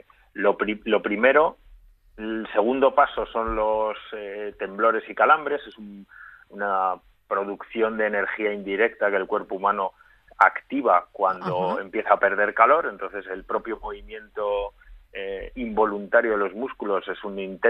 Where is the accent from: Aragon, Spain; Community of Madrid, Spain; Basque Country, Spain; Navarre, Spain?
Community of Madrid, Spain; Madrid; los que somos de Madrid